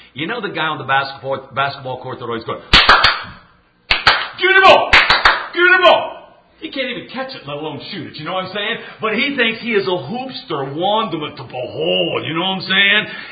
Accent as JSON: {"language": "English", "town": "Dunkirk", "region": "Indiana", "country": "United States", "tie": "born or raised there", "said": "You know, when I was growing up in Dunkirk, Indiana."}